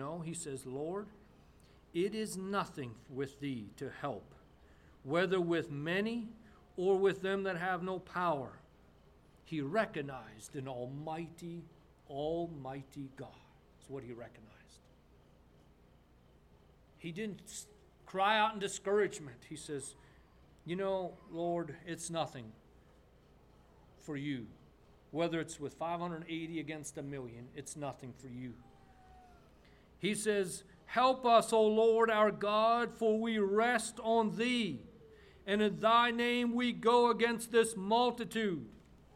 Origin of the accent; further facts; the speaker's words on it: Manitoba, Canada; Okay, so I grew up in Manitoba, Canada.